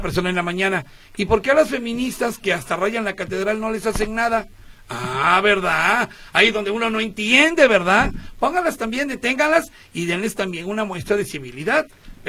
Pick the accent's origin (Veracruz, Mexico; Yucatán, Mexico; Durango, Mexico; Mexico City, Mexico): Veracruz, Mexico; No decimos chico, los que dicen chicos son los cubanos, allá somos paisanos, somos parientes.